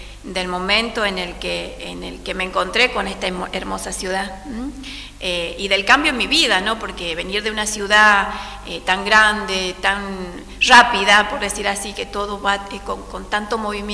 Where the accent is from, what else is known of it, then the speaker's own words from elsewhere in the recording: Salta, Argentina; salteña, yo soy de acá.